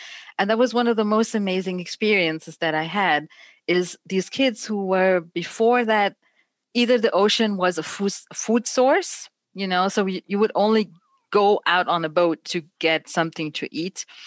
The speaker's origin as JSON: {"language": "English", "country": "Germany", "tie": "born or raised there", "said": "I grew up in Germany"}